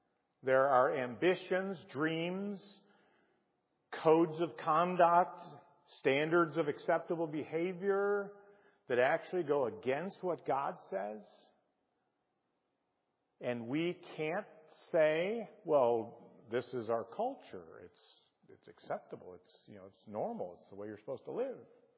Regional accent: United States; I'm always mindful of the fact that I'm an American.

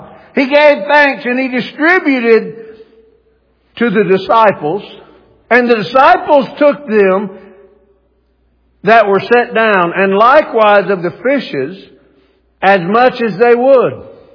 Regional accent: the South, United States; accent: Southern; I know I'm from America. I speak Southern well, but English is hard.

